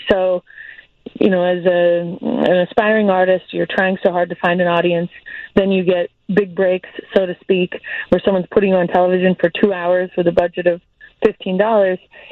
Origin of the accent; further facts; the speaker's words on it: Jamestown, New York, United States; Make Jamestown, my hometown, a destination for that.